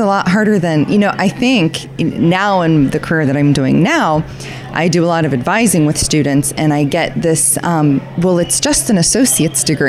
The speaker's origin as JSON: {"language": "English", "town": "Kensington", "region": "Ohio", "country": "United States", "said": "I'm from Kensington, Ohio."}